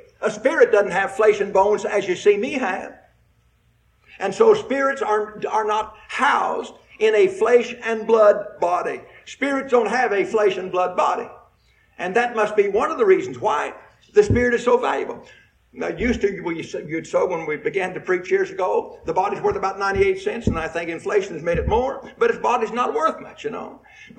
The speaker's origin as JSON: {"language": "English", "region": "Indiana", "country": "United States", "tie": "born or raised there", "said": "I was born and raised over in Western Indiana. And the house that I was born and raised in is still there."}